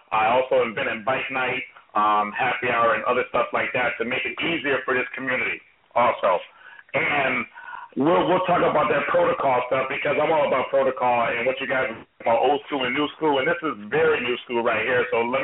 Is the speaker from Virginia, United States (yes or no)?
yes; Virginia, United States; I am a biker from Virginia, active military.